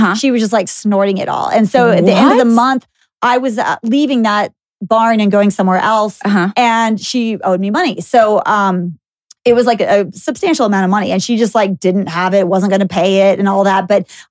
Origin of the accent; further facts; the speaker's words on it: Dallas, Texas, United States; I grew up in Dallas and I ride horses.